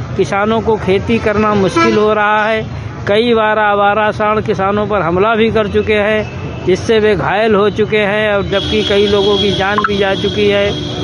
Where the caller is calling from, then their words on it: Kalan, Uttar Pradesh, India; गांव पृथ्वीपुर ढाई, तहसील कलान से मोबाइल वाड़ी से बोल रहा हूं।